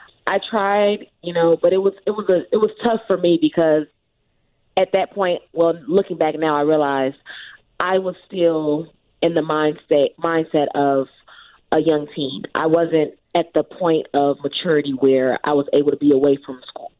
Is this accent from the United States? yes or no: yes; Chicago, Illinois, United States; I grew up on the west side.